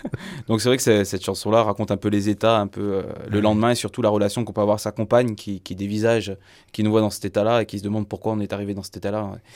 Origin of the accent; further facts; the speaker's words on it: Grenoble, Auvergne-Rhône-Alpes, France; now in Besançon, France; Je suis pas du tout franc-comtois même d'origine, je suis grenoblois, mais ça va maintenant faire bientôt 7 ans.